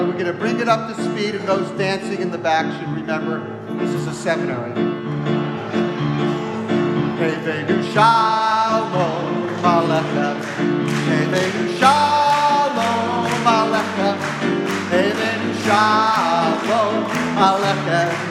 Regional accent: New York City, New York, United States; also born or lived in San Francisco; So I was raised a sort of nice Jewish boy in New York City. I was born in the Holy Land, Brooklyn. Went to San Francisco, where else could a Jewish guy from Brooklyn get saved?

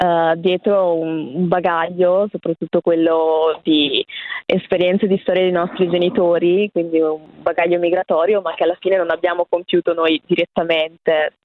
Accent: Verona, Veneto, Italy; essendo per lo più nati e cresciuti a Verona, abbiamo come tutti la dedizione per la nostra città

